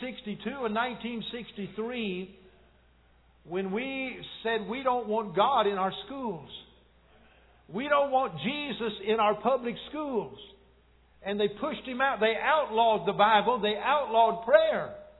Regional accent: Kentucky, United States; my wife and I are Hicks. We're from Kentucky. We're from the hills of Kentucky.

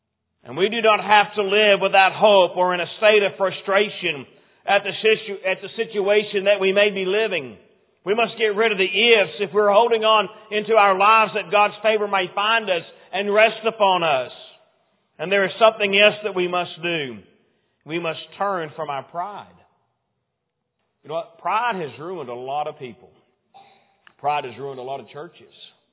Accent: Texas, United States; And I pastored up in Colorado for about 4 years. And I called it the mission field because I'm from Texas.

